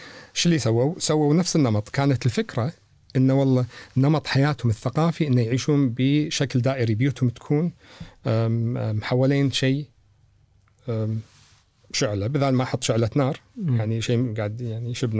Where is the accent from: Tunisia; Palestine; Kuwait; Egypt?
Kuwait; اللي صار عندنا بالكويت ان احنا انتقلنا من بيوتنا القديمه الى بيوت حديثه فجاه خلال 10 سنين.